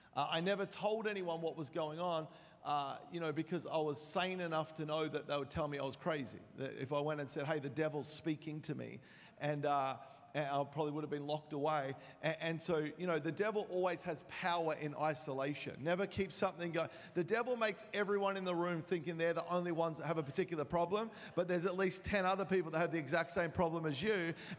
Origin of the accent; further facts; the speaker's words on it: Australia; moved away as an adult; now in San Diego, United States; Anyway, I am from Australia. I've been living in America now for about 4 years. God called us to move. We live in Suffering for Jesus in San Diego.